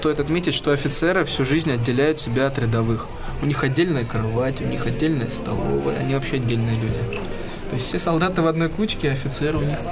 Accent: Moscow, Russia; а я всю жизнь, стоит отметить, жил в Москве и до этого как-то выезжал там немного

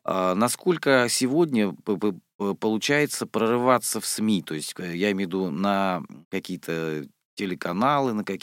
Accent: Rostov-on-Don, Rostov Oblast, Russia; Я из Ростова-на-Дону, да, фактически.

